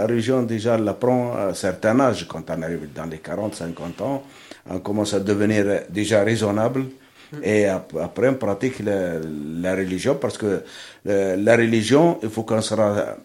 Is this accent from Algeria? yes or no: yes; Algeria; moved away as an adult; now in France; parce que quand je venais de l'Algérie, j'ai eu mon frangin là, qui m'accueillait en France, voilà.